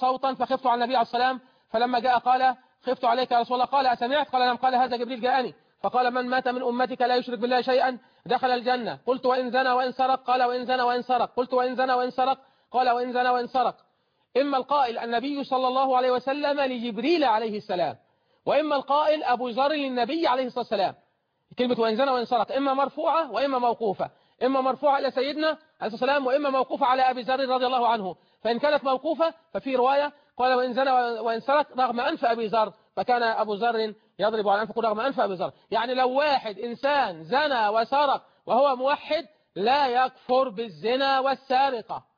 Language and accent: Arabic; Egypt; إذا كان الأمر منتشر الحلال زي عندنا في مصر هنا ما بنسألش